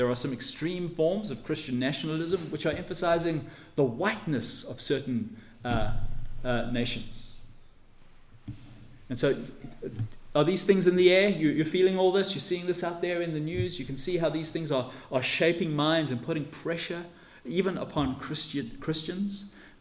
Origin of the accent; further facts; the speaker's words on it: Scotland, United Kingdom; born there; I mean, I was born in Scotland.